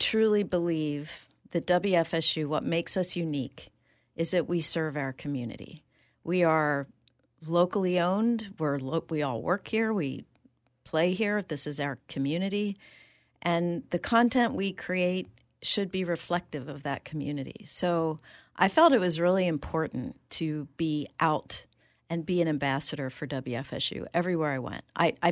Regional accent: New Jersey, United States; also born or lived in New York City / California; now in Tallahassee, United States; You know, I grew up in New Jersey. My first job was in New York City. And then I migrated to California because I was in the film business.

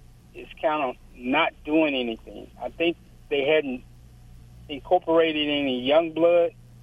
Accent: Shreveport, Louisiana, United States; I'm from Shreveport.

